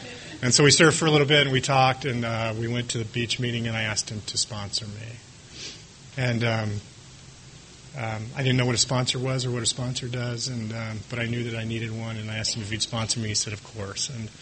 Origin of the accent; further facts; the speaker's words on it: California, United States; And I come from Orange County, and our H&I committee is broken up into two meetings